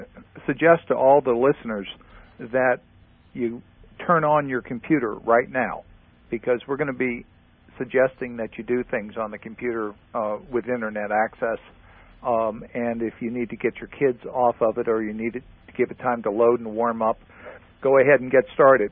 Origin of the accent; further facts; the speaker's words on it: New Orleans, Louisiana, United States; I wanted to mention, we said I was from New Orleans, right?